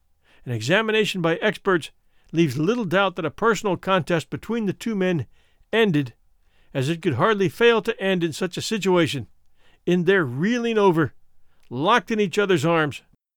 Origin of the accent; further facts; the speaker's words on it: Australia; I am also Australian, but I know how to skip forward when I want to.